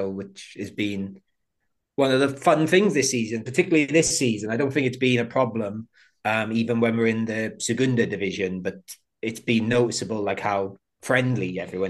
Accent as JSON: {"language": "English", "town": "Merthyr Tydfil", "region": "Wales", "country": "United Kingdom", "tie": "born or raised there", "said": "It's my hometown, Merthyr. Merthyr Tydfil have the amazing cob and chips with curry sauce over it."}